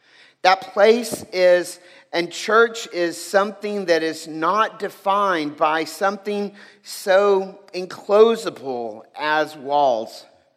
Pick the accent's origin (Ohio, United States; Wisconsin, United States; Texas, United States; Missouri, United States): Texas, United States; Junction; Now, I grew up in Junction, Texas, so that's cattle country.